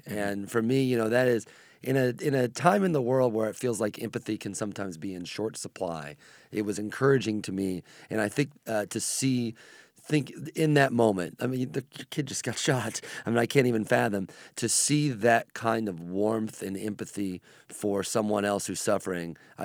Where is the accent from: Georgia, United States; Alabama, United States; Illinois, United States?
Illinois, United States; Mattoon; I can't even name any of them other than Mattoon, because that's the one that literally happened in my hometown.